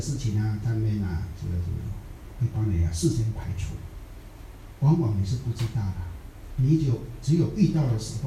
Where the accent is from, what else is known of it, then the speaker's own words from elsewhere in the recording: Taiwan; 我们台湾人讲福建话啊。